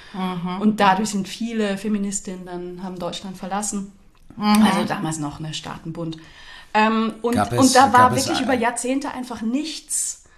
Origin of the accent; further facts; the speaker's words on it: Eastern Switzerland, Switzerland; Ich komme aus der Ostschweiz. Wir sind doch flotter.